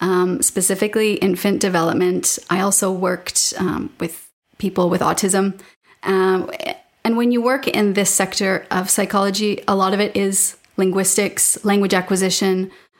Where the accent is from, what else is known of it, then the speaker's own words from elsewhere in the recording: Canada; I am from Canada. I'm actually... This is what I grew up looking at, these mountains, the Rocky Mountains.